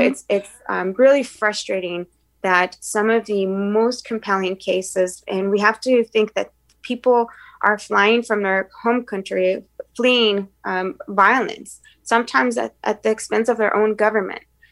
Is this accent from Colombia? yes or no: no; Mexico; now in United States; undocumented for 33 years in the U.S., I didn't think that I would be in Tijuana right now. Mexico is my home country